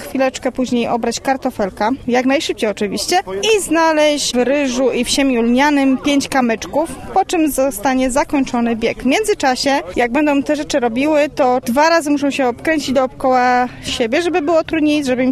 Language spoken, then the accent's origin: Polish; Pludry, Opole Voivodeship, Poland; jestem z Pludar.